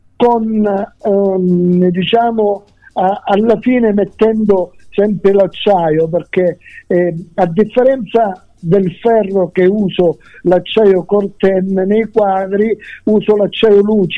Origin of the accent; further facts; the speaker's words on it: Gioia Tauro, Calabria, Italy; parte dalla Calabria, parte da Gioia Tauro, perché io sono di Gioia Tauro